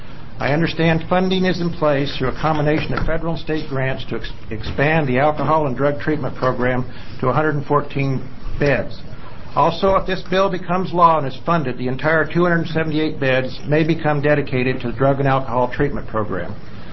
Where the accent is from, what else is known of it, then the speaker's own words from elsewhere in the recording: Baker City, Oregon, United States; I was born and raised in Baker City, and except for a time in the Army and a few weeks in Portland, I spent my career working in Baker City.